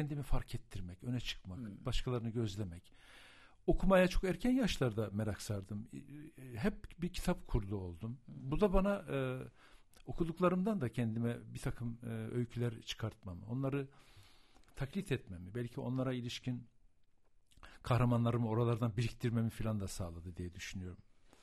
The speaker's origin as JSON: {"language": "Turkish", "town": "Avanos", "region": "Nevşehir", "country": "Turkey", "tie": "born or raised there", "said": "bir dönem Kırşehir'in ilçesi olarak da addedilen, sonra Nevşehir'in ilçesi olan Avanos'ta doğdum, büyüdüm."}